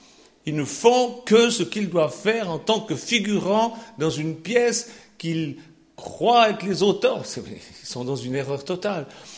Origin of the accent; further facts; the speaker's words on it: Switzerland; Chez nous, en Suisse, je me rappelle